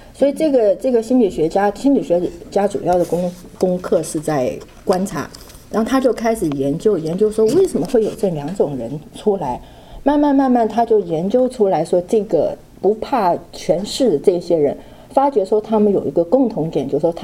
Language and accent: Chinese; China; 当然我没有这个 culture 问题，因为我是中国人